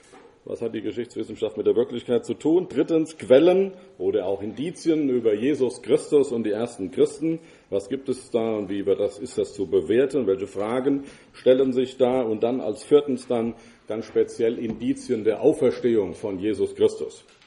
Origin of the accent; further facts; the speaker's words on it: Hesse, Germany; Ich muss einfach als Hesse, je nachdem aus welcher Gegend ich komme, versuchen, die Zischlaute zu vermeiden. Ich habe dann zunächst in Gießen studiert, aber dann hauptsächlich in München